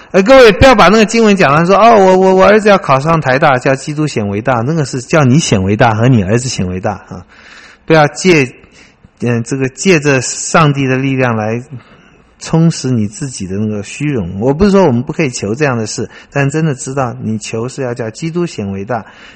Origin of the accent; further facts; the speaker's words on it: China; 这比较不是我们中国人说的终身大事哈